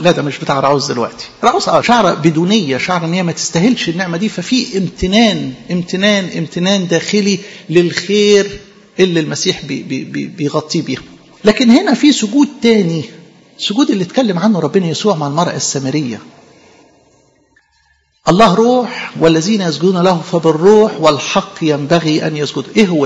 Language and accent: Arabic; Egypt; إيه اللي لقى ربنا فينا حلو كمصريين